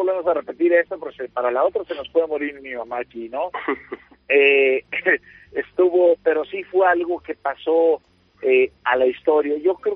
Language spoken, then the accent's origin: Spanish; Michoacán, Mexico; also born or lived in Guadalajara, Mexico; vivíamos en Michoacán, viví una parte de mi niñez en Michoacán, un estado de aquí de México, y después cambiamos a otra provincia que es Guadalajara.